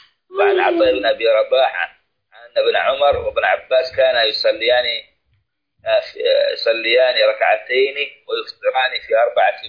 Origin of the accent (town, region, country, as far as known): Saudi Arabia